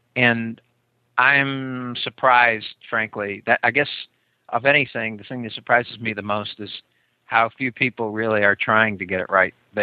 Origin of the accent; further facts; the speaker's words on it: California, United States; I'm from California. I can say stuff like that.